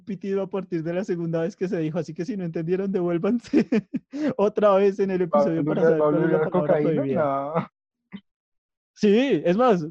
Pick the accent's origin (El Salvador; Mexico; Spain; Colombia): Colombia; el hecho de que nosotros como colombianos